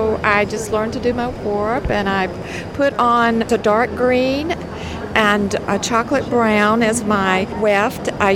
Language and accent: English; Birmingham, Alabama, United States; from Birmingham, Alabama, and I just have woven my first two towels.